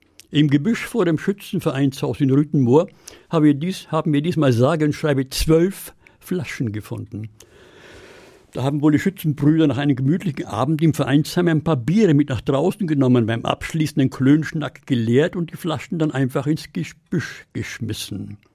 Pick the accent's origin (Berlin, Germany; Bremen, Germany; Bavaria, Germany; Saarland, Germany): Bavaria, Germany; Ich bin in Bayern aufgewachsen, unweit des Truppenübungsplatzes Grafenwöhr, den nach dem Krieg die Amerikaner übernahmen.